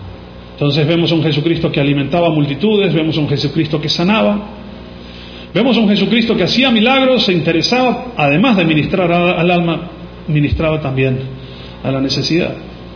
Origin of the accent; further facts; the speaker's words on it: Argentina; Soy argentino.